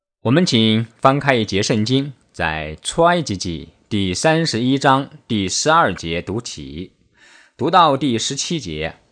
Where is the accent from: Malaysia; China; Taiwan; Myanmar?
China; 我们中国人称这一天为周末